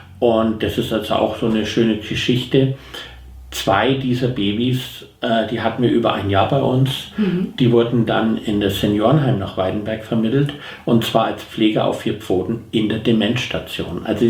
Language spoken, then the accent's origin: German; Bayreuth, Bavaria, Germany; born there; now in Seibottenreuth, Germany; ich bin 55 Jahre alt, wohne in Seibottenreuth, bin gebürtiger Bayreuther